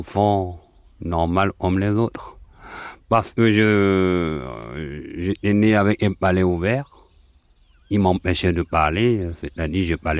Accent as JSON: {"language": "French", "town": "Kpalimé", "region": "Plateaux", "country": "Togo", "tie": "born or raised there", "moved": "yes", "lives_now": "La Sagne, France", "said": "J'habitais dans une petite ville au Togo qui s'appelle Palimé."}